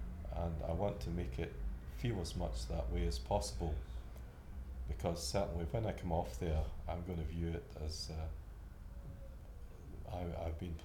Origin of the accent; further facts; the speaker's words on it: Kirriemuir, Scotland, United Kingdom; I'm aged 56 and I come from Kirriemuir in Angus in Scotland.